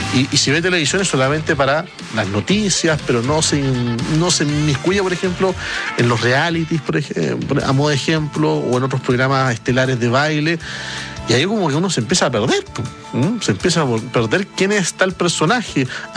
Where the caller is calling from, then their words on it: Temuco, Araucanía, Chile; de Temuco, acá aún mucho calor atmosférico, hoy 42 grados, mañana más temperaturas altas, se vienen extremas muy fuertes ahí en el sur de nuestro país.